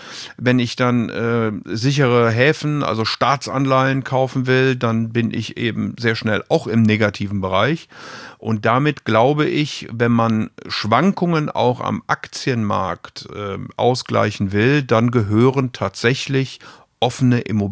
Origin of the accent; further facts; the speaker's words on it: Rhineland, Germany; da, wo ich herkomme, nämlich im Rheinland.